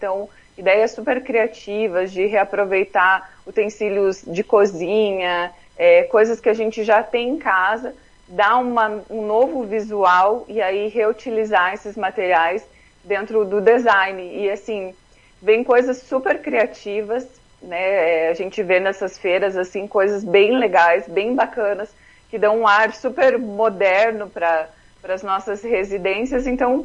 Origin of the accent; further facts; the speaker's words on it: Paraná, Brazil; now in Curitiba, Brazil; interior do Paraná, mas já estou em Curitiba já faz um tempinho.